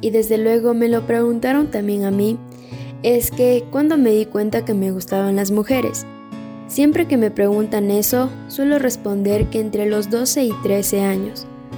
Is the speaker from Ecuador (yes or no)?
yes; Ecuador; como ecuatoriana, soy testigo que a este país y a Latinoamérica en general le falta mucho por hacer